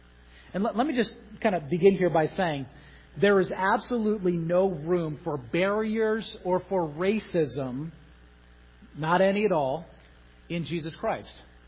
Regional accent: California, United States; I grew up in California.

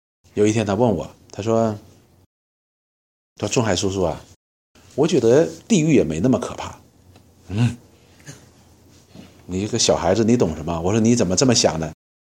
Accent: China; 所以我们中国人讲句话叫什么，什么夫妻本是同林鸟是吧，大难来是各自飞。

